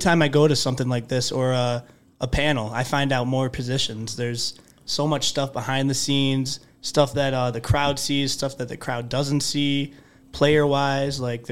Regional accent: Alden, New York, United States; I'm a sophomore, sport management major, marketing minor, and I'm from Alden, New York.

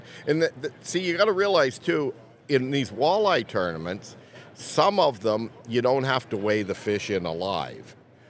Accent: Blenheim, Ontario, Canada; growing up in Blenheim, little small town, southwestern Ontario

